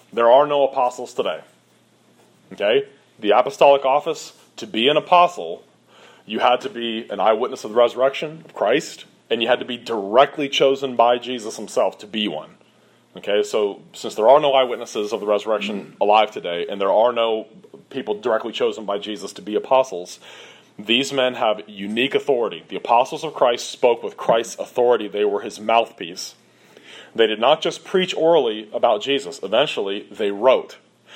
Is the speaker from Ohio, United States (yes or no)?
yes; Cincinnati, Ohio, United States; growing up in Cincinnati